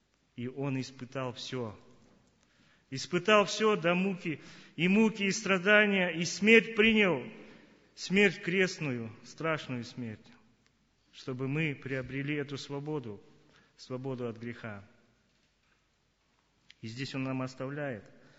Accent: Chernogorsk, Khakassia, Russia; я из Черногорска, Хакасия

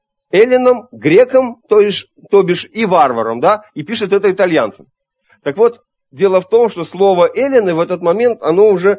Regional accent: Tashkent, Uzbekistan; я родом из Узбекистана. И вот в дни моей юности в Ташкенте, например, в столице

